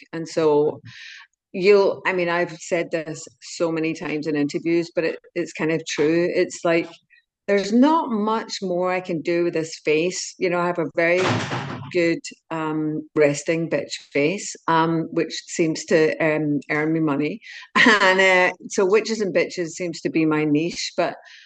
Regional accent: Glasgow, Scotland, United Kingdom; Like, I come from Glasgow

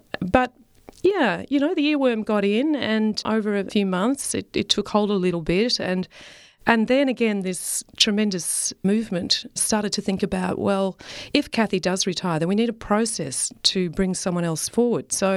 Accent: Australia; spoke to me at all as an Australian, as a rural Australian, or as a woman.

